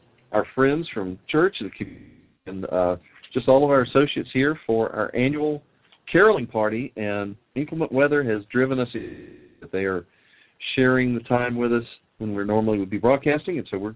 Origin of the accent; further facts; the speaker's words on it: the South, United States; Yeah, we are from the South.